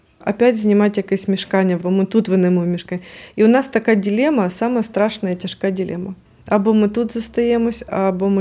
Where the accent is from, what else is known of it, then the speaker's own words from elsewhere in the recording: Kakhovka, Kherson Oblast, Ukraine; moved away; Тобто ми з Каховки по селах, через ці блокпости ми виїхали на Миколаїв.